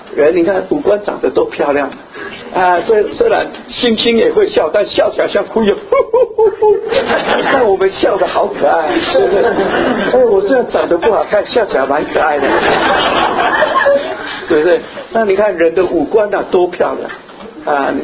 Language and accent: Chinese; China; 人虽然像我们中国人啊